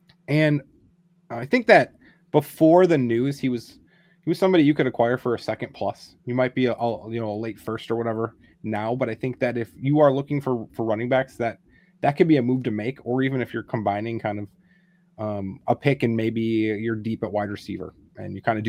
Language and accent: English; Wisconsin, United States; So I'm from Wisconsin. I'm actually a Packers fan